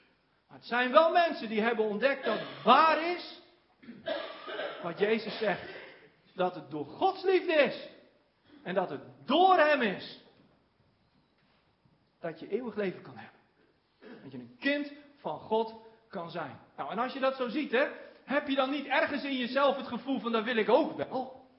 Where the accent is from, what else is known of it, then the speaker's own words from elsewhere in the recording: northern Netherlands, Netherlands; Want wij zijn Noorderlingen, ik ben ook een Noorderling.